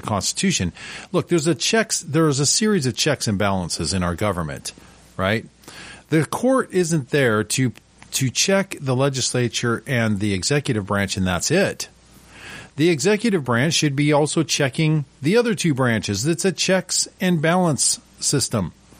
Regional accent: Scotland, United Kingdom; I'm Scottish

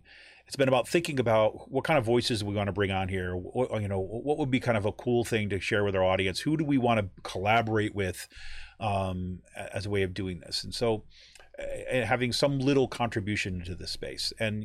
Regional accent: Utica, New York, United States; Now, I'm from New York State, right? I'm not from New York City, right? I grew up in Utica, New York.

